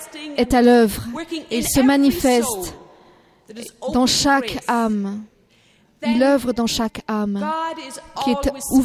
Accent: Ireland; born there; French is a second language; Je suis née en Irlande, comme vous pouvez l'entendre par mon accent.

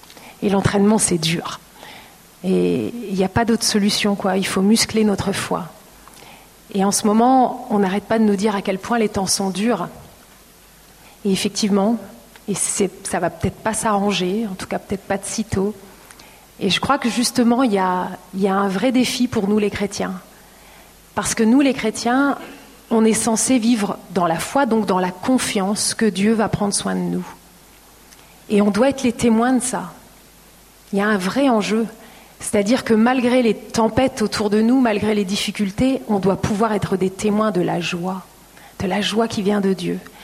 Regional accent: Normandy, France; elle a décidé d'accoucher en Normandie parce qu'elle était normande. Donc je suis normande.

